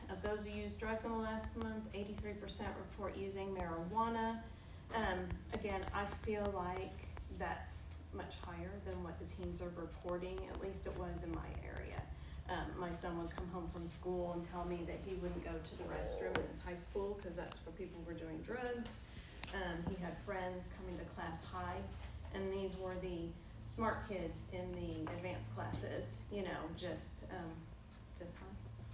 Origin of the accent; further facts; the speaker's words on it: Dallas, Texas, United States; I come from North Dallas, McKinney area, so large high schools. There were 3 high schools in our area.